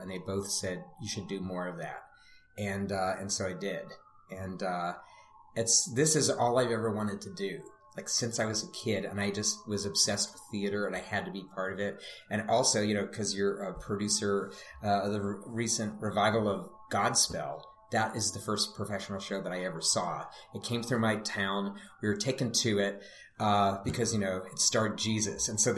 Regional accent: Pittsburgh, Pennsylvania, United States; I grew up in Pittsburgh, and each scene took place in a different locale, different neighborhood of my hometown

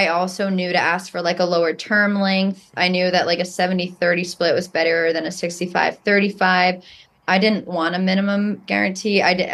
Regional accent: New York, United States; Like, I'm a New Yorker.

